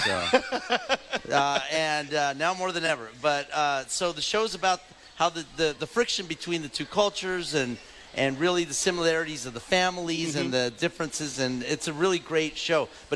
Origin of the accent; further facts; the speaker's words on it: San Diego, California, United States; But I had a screening here in San Diego, which is my hometown